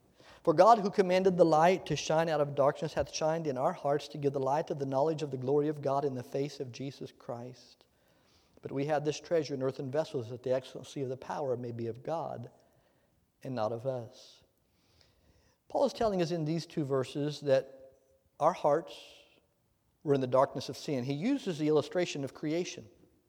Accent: Indiana, United States; I saw cornfields, but then I'm from Indiana, so I'd seen those before. I worked in those before, raised on a farm.

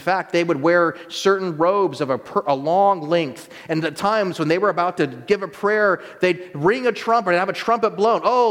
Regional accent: Georgia, United States; now in Pennsylvania, United States; Now, I grew up in Georgia for 8 years, and I like to say that's kind of, but I've lived in Pennsylvania longer now than Georgia, which is incredible for me as a military brat traveling all the time.

